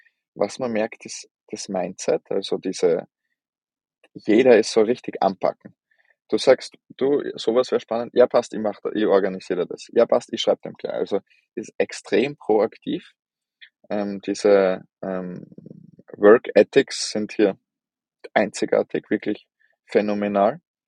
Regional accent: Austria; aber was die genauso brauchen wie die bei uns in Österreich ist eines

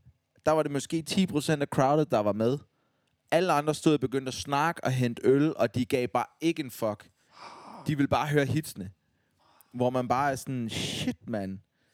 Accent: Odense, Region of Southern Denmark, Denmark; Jeg er fra Odense, dude.

